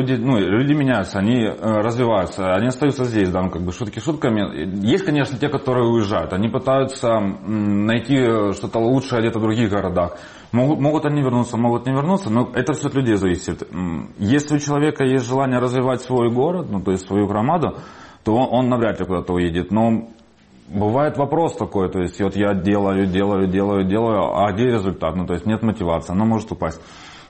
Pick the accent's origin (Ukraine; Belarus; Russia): Ukraine; Horlivka, Donetsk Oblast; moved away; Я кочевник, я с многих городов. Вообще я с Горловки, но я там очень еще до войны раньше уехал, поэтому гастарбайтер.